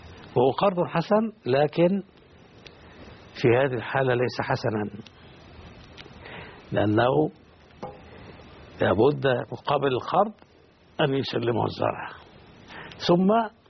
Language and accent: Arabic; Kafr El Battikh, Damietta Governorate, Egypt; وأنا طفل كنت أحيانا أذهب مع بعض أهلي إلى المكان الذي يقوله وكالة أو مبيع. كان هذا عندنا في بلدتنا في كف بطيخ. كنت قرية لكن أصبحت الآن مركز.